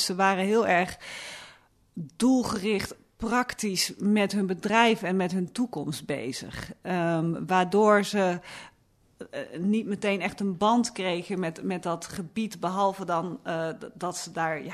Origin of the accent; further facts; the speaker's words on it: Flevoland, Netherlands; In het gedeelte waar ik ben opgegroeid in de Noordoostpolder